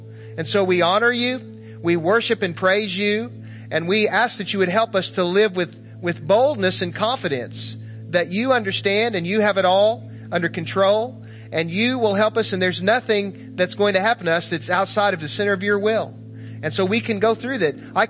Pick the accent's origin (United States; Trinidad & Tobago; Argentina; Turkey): United States; I'm an American, Lord, and you have blessed us with so much.